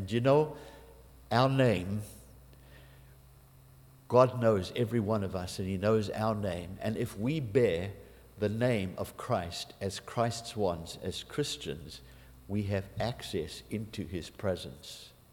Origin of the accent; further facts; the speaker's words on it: Canada; look, we're from Canada.